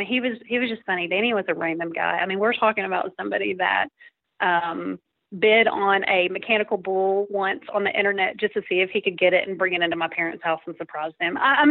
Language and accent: English; Tennessee, United States; He was raised in Kentucky, and I was raised in Tennessee